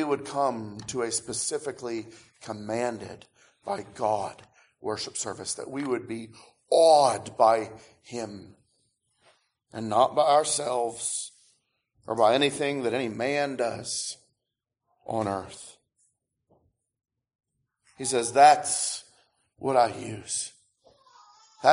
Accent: Michigan, United States; I'll tell you, I grew up in Michigan.

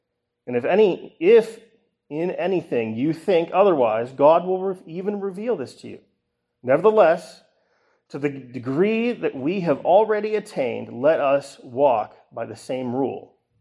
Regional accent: Scotland, United Kingdom; Being a Scot, this is quite fun to learn and read about famous Scotsmen.

